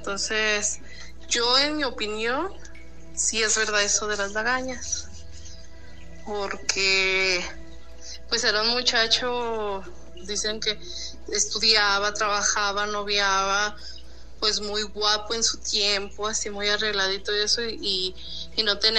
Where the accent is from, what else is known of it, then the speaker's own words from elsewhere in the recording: Arandas, Jalisco, Mexico; Aquí en mi pueblo, en Arandas, Jalisco, hay otra leyenda así